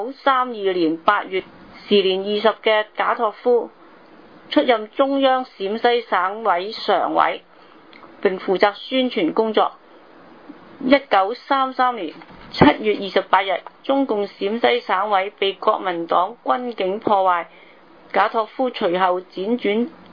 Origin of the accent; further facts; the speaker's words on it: Hong Kong; 我們香港人有沒有吸取到文化大革命的教訓呢？